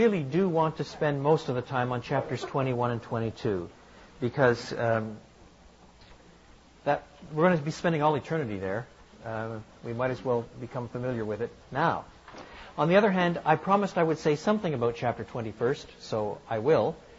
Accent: French Canada, Canada; I say that with a certain amount of delicacy, considering I come from French Canada

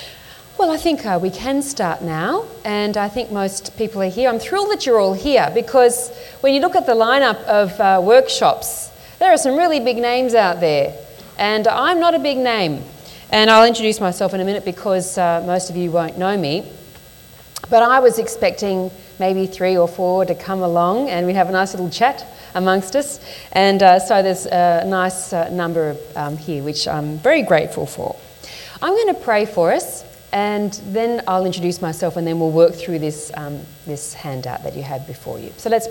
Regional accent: Sydney, New South Wales, Australia; So I come from Sydney. I live in Sydney.

